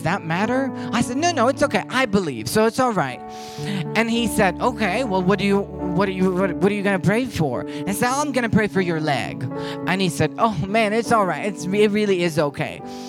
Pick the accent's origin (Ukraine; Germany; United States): Ukraine; English is a second language; I'm from Ukraine. You know, I probably should have had some accent to it. But I think I'm good.